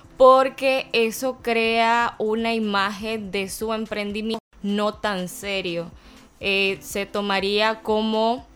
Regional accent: Nicaragua; nosotros como nicaragüenses nos destacamos como personas creativas, personas innovadoras

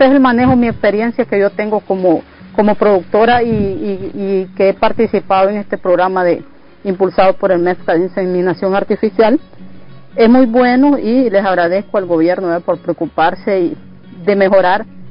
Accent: Muelle de los Bueyes, South Caribbean Coast Autonomous Region, Nicaragua; soy del municipio de Muelle de los Bueyes. Mi comunidad se llama Pintada Número 1

